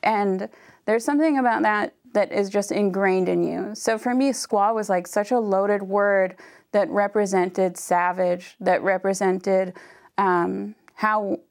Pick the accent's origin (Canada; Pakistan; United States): Canada; British Columbia; Yeah, I grew up on the Seabird Island Band, which is an Indian reserve in British Columbia, Canada.